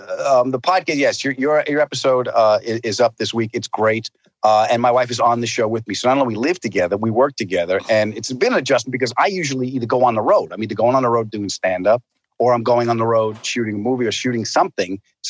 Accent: New York City, New York, United States; because I was conditioned to growing up in New York. You know, we're loud people. Italians living in New York, even the opera's loud

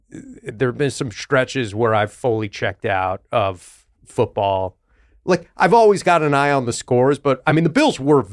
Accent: Buffalo, New York, United States; But I grew up in Buffalo, which is a small city. They live and breathe football.

